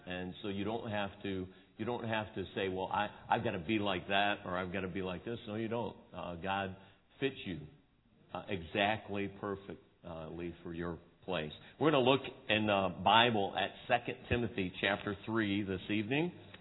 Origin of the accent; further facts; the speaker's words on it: Cleveland, Ohio, United States; now in Chesterton, United States; And there's a growing up in Cleveland, there's a hustle and bustle in a city